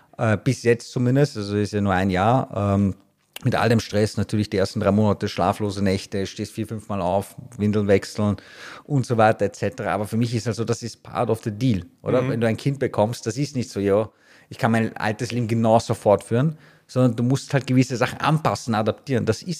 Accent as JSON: {"language": "German", "country": "Austria", "said": "Ich bin Österreicher, aber auch mit iranischen Wurzeln."}